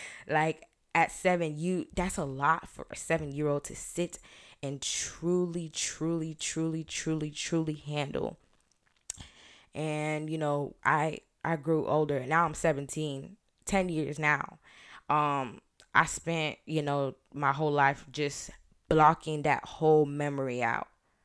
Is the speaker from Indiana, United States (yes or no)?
no; Orlando, Florida, United States; I'm from Orlando. I'm from Florida. I'm from Orlando.